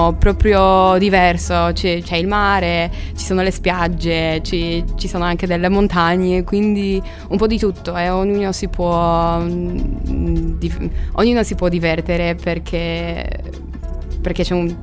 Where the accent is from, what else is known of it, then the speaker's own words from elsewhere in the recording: Poland; now in Cagliari, Italy; Vengo dalla Polonia.